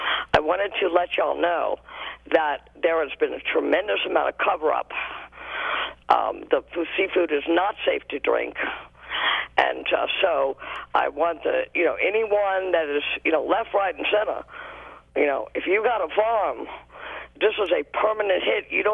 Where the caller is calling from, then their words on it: Louisiana, United States; I graduated from St. John's years ago in Santa Fe, but I am from Louisiana. I was living on the Gulf Coast when the well was blown.